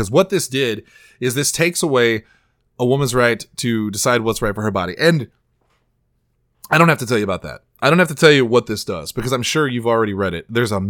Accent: Illinois, United States; For the record, I'm from Illinois originally. I just want to say that.

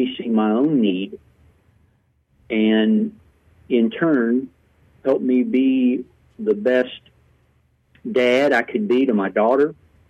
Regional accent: Germantown, Kentucky, United States; I grew up in Kentucky, not too far away from the Lexington area, up in Bracken County, a little town called Germantown.

